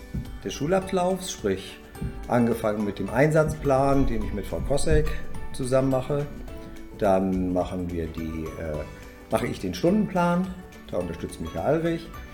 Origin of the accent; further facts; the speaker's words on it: Kiel, Schleswig-Holstein, Germany; Ich bin ja noch in der Zeit aufgewachsen, ich bin in Kiel geboren und bin da aufgewachsen.